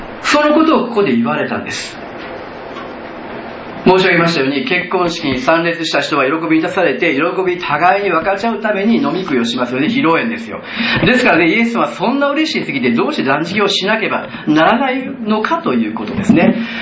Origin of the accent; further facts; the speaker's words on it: Kyoto, Japan; 私が生まれた京都市北区で生まれ育ったので、そこら辺にお地蔵さんがあったので